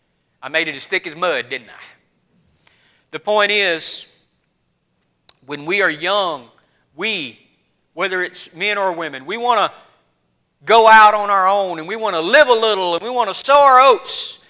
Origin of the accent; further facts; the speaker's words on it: the South, United States; growing up in the South, me and my brothers and my cousins and my neighbors, we liked to play army.